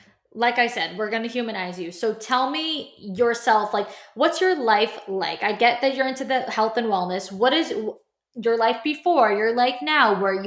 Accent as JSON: {"language": "English", "region": "New York", "country": "United States", "said": "Now, of course, she is a lovely Southern darling and I am from New York."}